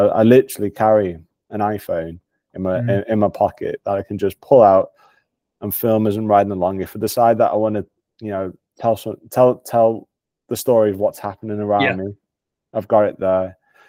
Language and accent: English; Scotland, United Kingdom; Dumfries and Galloway, which is one of my most more like favorite places that is easily accessible, being Scottish.